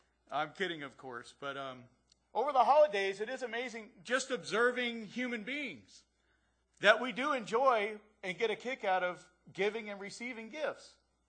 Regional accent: Pennsylvania, United States; My grandmother, when we were young, growing up in Pennsylvania, rural Pennsylvania, so funny.

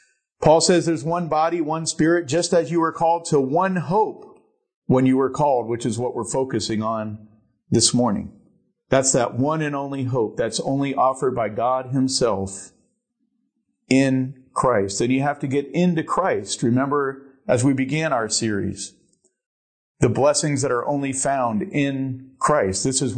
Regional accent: Pennsylvania, United States; growing up in Pennsylvania with cold winters and snow, that's one of the fun things we would do is race cars on the AFX track.

